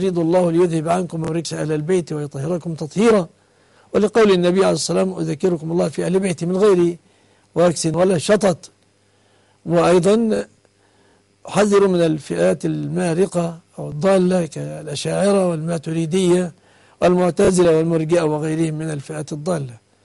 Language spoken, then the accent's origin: Arabic; Egypt; بلادنا مصر